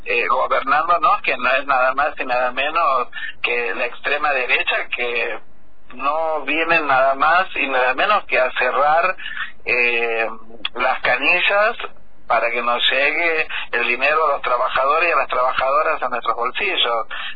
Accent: Argentina; los argentinos y las argentinas podemos tener distintos pensamientos, pero somos argentinos y argentinas

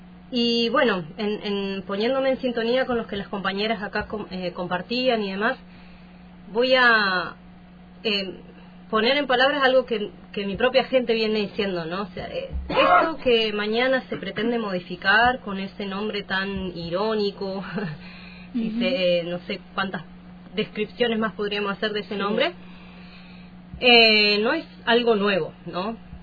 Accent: Ingeniero Jacobacci, Río Negro, Argentina; mapuche tehuelche, además de mi pertenencia a un loft que se llama Cona Torres. Soy de Huagul Guilleo, un territorio que se encuentra en lo que hoy se conoce como línea sur de Río Negro. Y que comúnmente, y que quienes escuchen probablemente lo conozcan más como Ingeniero Jacobacci.

